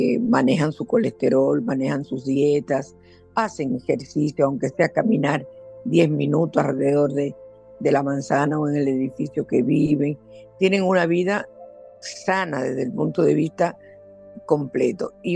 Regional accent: the south, Dominican Republic; en el sur nos criamos con pan, en el Cibao es que comen víveres, nosotros comemos pan de cena, desayuno.

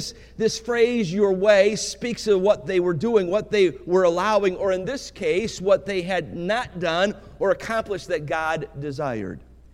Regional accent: Cleveland, Ohio, United States; You know, as a boy growing up in Cleveland, I would characterize the house or the home in which I was raised as a very disciplined home.

